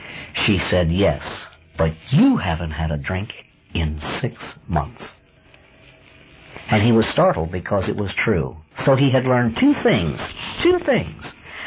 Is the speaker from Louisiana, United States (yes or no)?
no; Baltimore, Maryland, United States; In the Baltimore area, I was born and raised in Baltimore, grew up there.